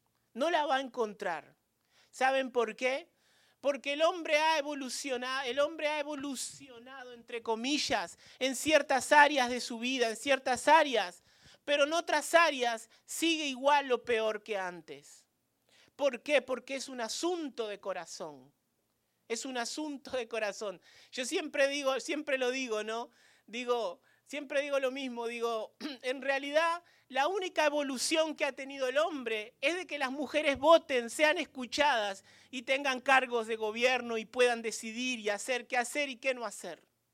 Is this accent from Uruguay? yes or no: yes; Uruguay; nosotros somos de Uruguay, y en nuestro país resulta que a los cristianos nos llaman fascistas.